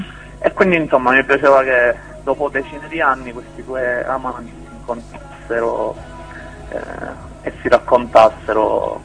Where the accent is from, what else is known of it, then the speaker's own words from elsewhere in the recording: Sicily, Italy; che si trovava in pieno centro in Sicilia, proprio al centro preciso della Sicilia, che insomma è la mia terra